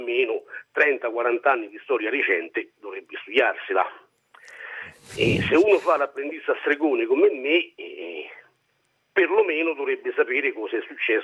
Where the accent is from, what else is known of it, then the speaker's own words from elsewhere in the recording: Rome, Lazio, Italy; now in Spoleto, Italy; Cioè, attualmente sto a Spoleto, ma per altri motivi sono di Roma comunque.